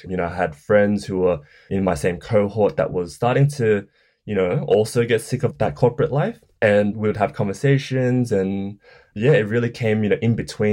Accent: Australia; I'm of Chinese heritage. You know, I was born and raised in Australia, but my parents are immigrants.

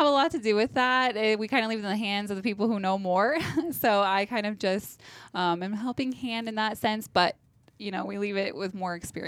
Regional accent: Syracuse, Nebraska, United States; So I am originally from Syracuse, Nebraska, and that town is like directly between Lincoln and Nebraska City. So I grew up on a family farm

